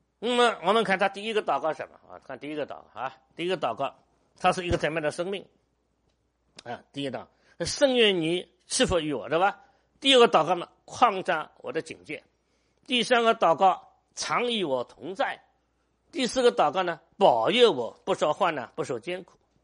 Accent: China; 所以我们中国人也是几千年文化嘛，我们的祖宗跟神有关系啊

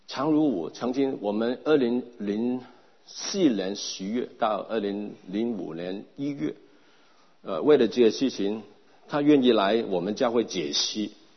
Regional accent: China; 特别对我们中国人的文化，中国人文化是什么？

